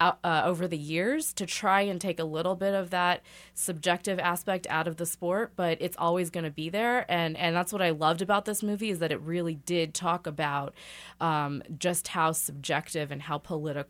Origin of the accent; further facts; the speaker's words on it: Kansas City, United States; because I was from Kansas City, not from a great, club that was known for good skaters.